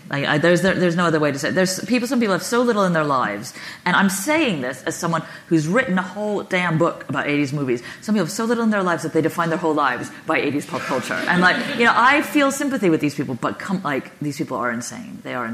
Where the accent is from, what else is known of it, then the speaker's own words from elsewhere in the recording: New York City, New York, United States; and obviously I grew up in New York in the 80s, and so what I see on screen is basically my childhood